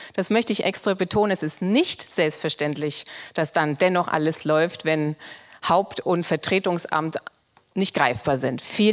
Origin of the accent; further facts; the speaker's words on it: Heilsbronn, Bavaria, Germany; also born or lived in Nuremberg; In Nürnberg bin ich geboren und in der Nähe von Nürnberg in einem kleinen Ort namens Heilsbronn groß geworden.